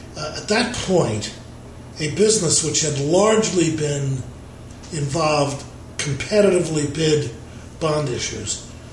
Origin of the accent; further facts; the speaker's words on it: Flushing, New York, United States; now in Manhasset, United States; I was born in New York City, actually, in Flushing, Long Island, and lived there for a long time.